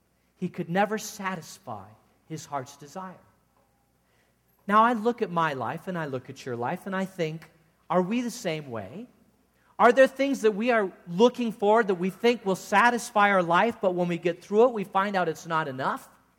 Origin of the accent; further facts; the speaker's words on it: Phoenix, Arizona, United States; No, I grew up in Phoenix. We wanted to hike all the different places in Arizona.